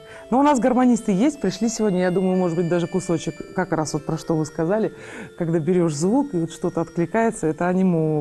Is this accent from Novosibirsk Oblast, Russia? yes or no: yes; Novosibirsk, Novosibirsk Oblast, Russia; Мы вот сибиряки, сами же из Новосибирска.